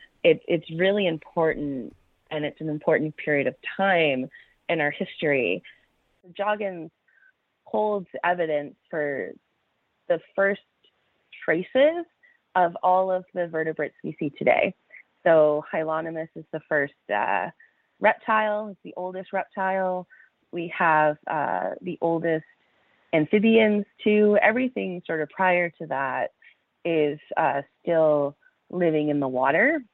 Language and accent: English; Pictou, Nova Scotia, Canada; I'm very excited to come back to Nova Scotia and visit my hometown of Pictou and visit the surrounding communities